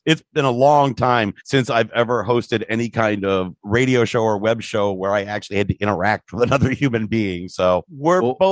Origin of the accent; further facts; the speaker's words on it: Midwest, United States; accent: Midwestern; It's my Midwestern accent.